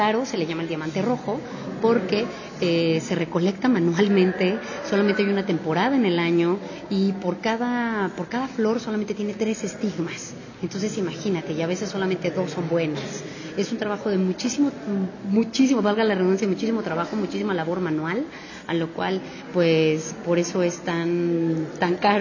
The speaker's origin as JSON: {"language": "Spanish", "country": "Mexico", "said": "directora y fundadora de Shirini Sabores Persas, orgullosamente mexicana"}